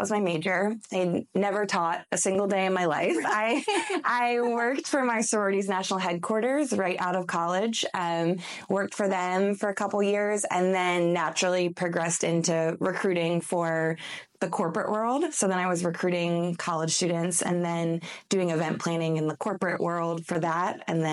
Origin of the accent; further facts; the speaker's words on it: Middletown, Maryland, United States; also born or lived in Atlanta; now in New Market, United States; And I live now in Newmarket, which is, again, near Frederick, but on this side of 70. But Maryland, born and raised. I lived in Atlanta for a little bit right out